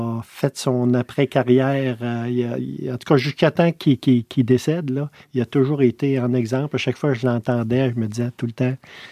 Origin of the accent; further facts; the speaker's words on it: Quebec City, Quebec, Canada; now in Rimouski, Canada; Quand j'ai été élevé à Québec, j'ai fait mon université à Québec, on passait l'été au chalet.